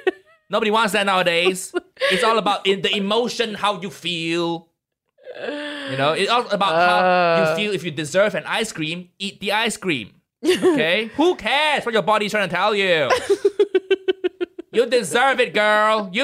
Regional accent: Malaysia; I grew up in Malaysia

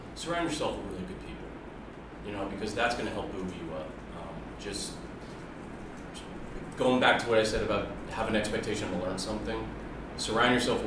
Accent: New Jersey, United States; So I grew up in New Jersey, so New York was always my city. That was my city. But I'm not living there now.

